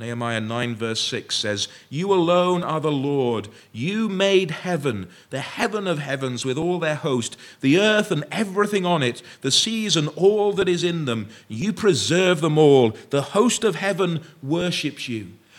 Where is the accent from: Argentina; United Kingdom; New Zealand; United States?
United Kingdom; Wrexham, Wales; That's where I'm from. That's where I'm born. I didn't have a choice in the matter. I didn't ask to be born in Wrexham. I was born in Wrexham.